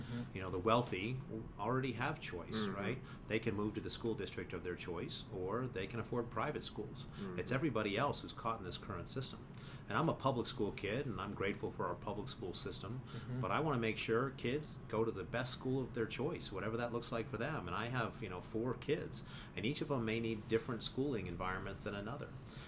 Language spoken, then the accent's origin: English; Montrose, Colorado, United States; Russell Stover's Candy employs 400 people in my hometown over there in Montrose in the Western mm-hmm. Slope.